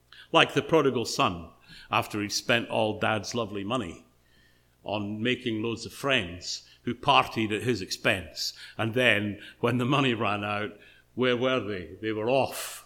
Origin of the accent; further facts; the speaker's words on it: Scotland, United Kingdom; I'll say it in standard English, at least as as standard as a Scotsman can get.